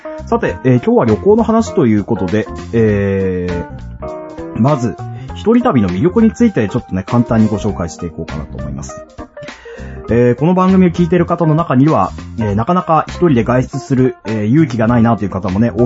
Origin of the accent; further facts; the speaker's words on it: Kyushu, Japan; 生粋の九州男児である私